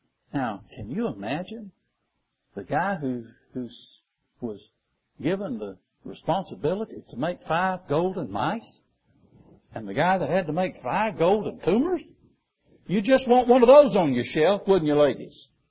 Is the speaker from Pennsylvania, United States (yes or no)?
no; Alabama, United States; I grew up with horses. I'm not from Texas, I'm from Alabama. We had horses.